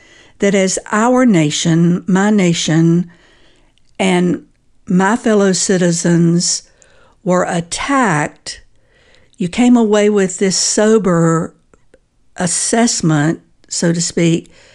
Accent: United States; because as an American, I know fully well it is not an option to put my head in the sand

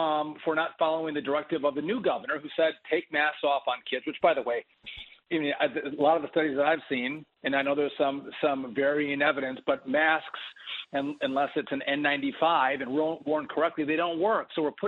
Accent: Wisconsin, United States; You might think I'm actually from Utah with 9 kids.

